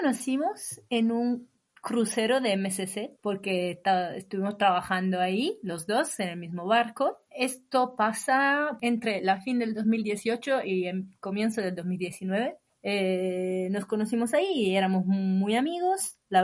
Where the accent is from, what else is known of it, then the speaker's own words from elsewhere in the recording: Imola, Emilia-Romagna, Italy; Spanish is a second language; Yo soy del norte de Italia, de un pueblo que se llama Imola, que si por alguien conoce es donde murió Ayrton Senna, el piloto de Fórmula 1. Pero la verdad es que yo también viví en lugares distintos. A los 19 me trasladé a Londres